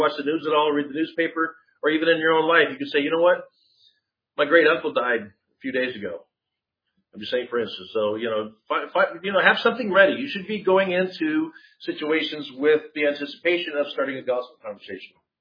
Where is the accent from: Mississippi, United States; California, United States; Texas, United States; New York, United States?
Texas, United States; Well, I was born in the U.S. I'm a Texan.